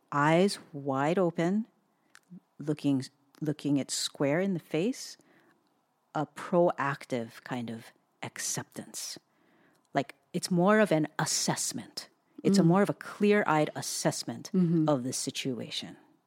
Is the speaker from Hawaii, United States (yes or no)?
yes; Hawaii, United States; also born or lived in Southern California; now in Portland, United States; Pacific Northwest, where we had lived in Southern California for a while. And before that, we were just born and raised in Hawaii.